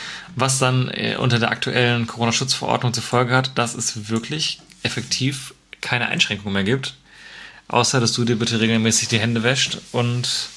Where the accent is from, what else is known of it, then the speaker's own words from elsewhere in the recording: Marburg, Hesse, Germany; Es ist an sich ein relativ kleines Festival, das bei uns in der Nähe stattfindet, von meiner Heimatstadt.